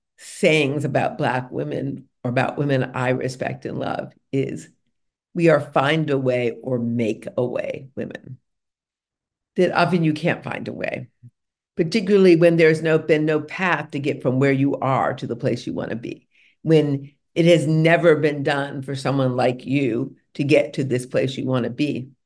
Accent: Detroit, Michigan, United States; born there; the reason I knew that was because I was born in Detroit.

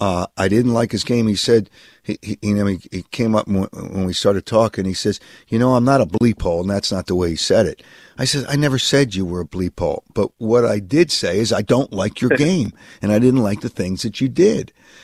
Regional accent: Philadelphia, Pennsylvania, United States; Born and raised in Philadelphia. It is such a terrible city right now.

